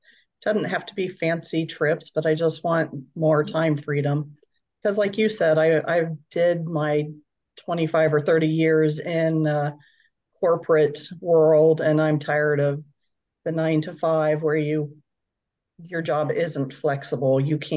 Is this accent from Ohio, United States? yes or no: yes; Ohio, United States; Someplace in Ohio near family, since we're from Ohio, but then someplace here in Texas so I can be closer to my kids.